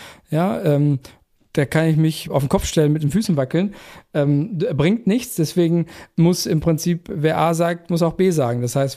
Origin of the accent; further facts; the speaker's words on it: Turkey; als Waisenkind groß geworden in der Türkei der 60er, 70er Jahre, also wirklich komplett chancenlos.